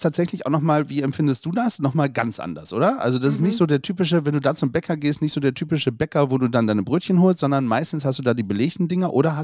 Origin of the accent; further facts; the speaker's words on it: Bremerhaven, Bremen, Germany; auch für meine Heimat, für Bremerhaven.